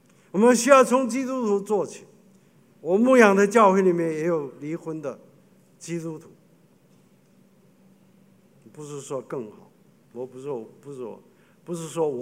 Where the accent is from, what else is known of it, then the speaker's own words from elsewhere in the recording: China; 那今天我们对婚姻的看法，特别是我们中国人，以前我们中国人都是终身厮守，到死为止